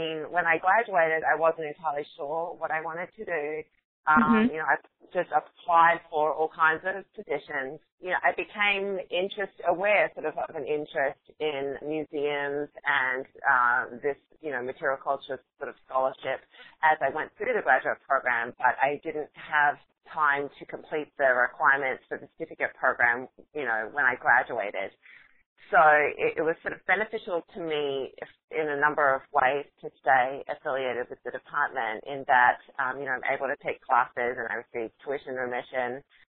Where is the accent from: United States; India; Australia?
Australia; Well, I'm originally from Australia